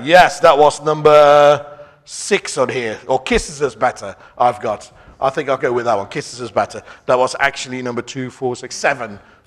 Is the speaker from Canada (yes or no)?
no; Eastbourne, South East England, United Kingdom; I heard of Brighton. I'm from Eastbourne. I didn't know there was anything in between.